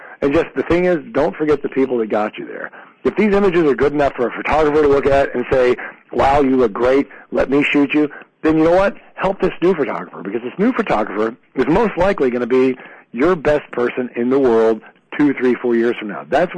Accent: Dallas, Texas, United States; Yeah, I'm from Dallas, yes.

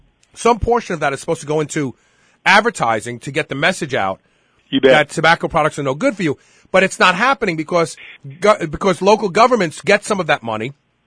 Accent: Brooklyn, New York, United States; I grew up in Brooklyn, you know, the Bowery bum.

